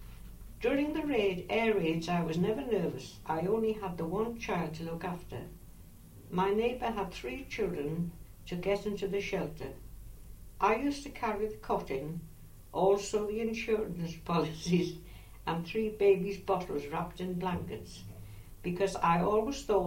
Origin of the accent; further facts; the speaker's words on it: North East England, United Kingdom; I was born in Coronation Street, I'm a proper Geordie.